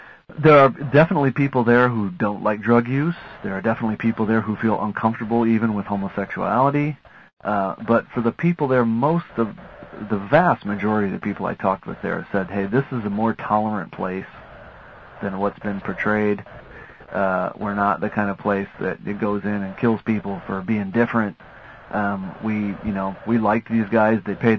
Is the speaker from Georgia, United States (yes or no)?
no; Kalamazoo, Michigan, United States; And Kalamazoo also was pretty huge. It happens to be my hometown.